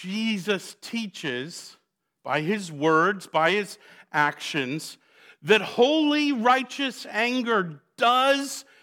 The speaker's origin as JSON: {"language": "English", "town": "Boston", "region": "Massachusetts", "country": "United States", "tie": "born or raised there", "said": "It was exactly like what when I was growing up in Boston."}